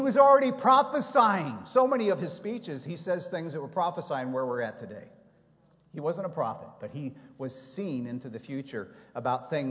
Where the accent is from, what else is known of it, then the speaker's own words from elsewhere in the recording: Virginia, United States; Now, when I grew up in Virginia, this is kind of funny, it was called the War of Northern Aggression.